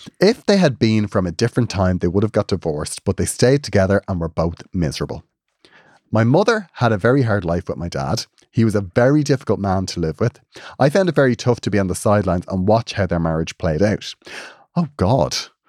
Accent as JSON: {"language": "English", "town": "Cork", "region": "Munster", "country": "Ireland", "said": "I made my Holy Communion the day of the Eurovision in Mill Street. I'm from Cork."}